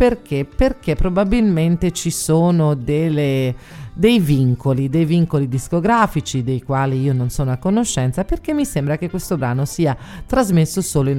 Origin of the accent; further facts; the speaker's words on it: Arezzo, Tuscany, Italy; io sono di Arezzo e alcune parole ogni tanto in dialetto vanno dette